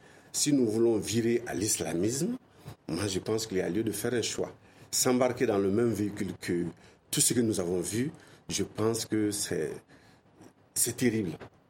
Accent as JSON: {"language": "French", "country": "Mali", "said": "De toute façon, nous sommes tous des Maliens."}